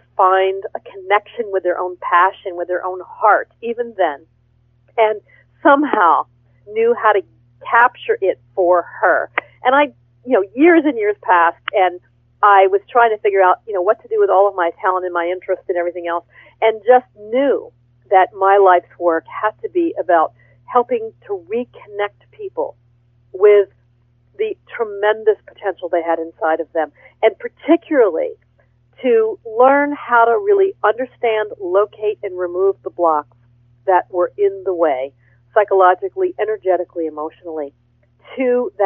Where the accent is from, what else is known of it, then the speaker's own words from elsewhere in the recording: Pennsylvania, United States; I grew up in Pennsylvania.